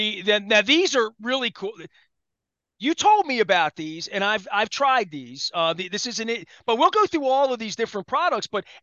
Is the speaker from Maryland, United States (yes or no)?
yes; Dundalk, Maryland, United States; And I'm a cheapskate. I'm from Dundalk.